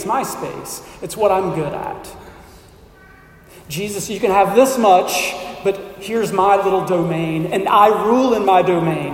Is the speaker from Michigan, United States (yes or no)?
no; Shreveport, Louisiana, United States; I'm from Shreveport. I live in Wilkinson.